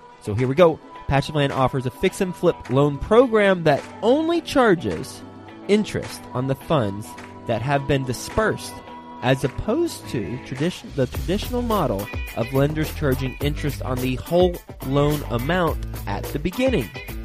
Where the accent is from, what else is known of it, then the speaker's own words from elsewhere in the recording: Flint, Michigan, United States; born there; Yes. I was born in Flint, Michigan.